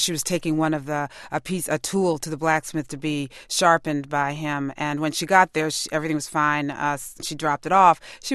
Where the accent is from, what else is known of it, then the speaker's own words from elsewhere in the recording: Washington, District of Columbia, United States; Well, I grew up in Washington, D.C. as a child of people who had migrated from the South.